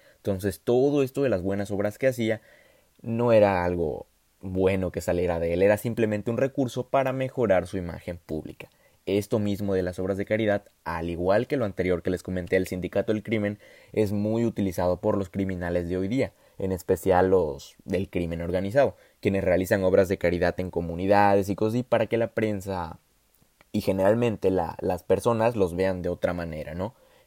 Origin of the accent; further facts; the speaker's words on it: Mexico; en mi caso soy de México y esto es algo muy común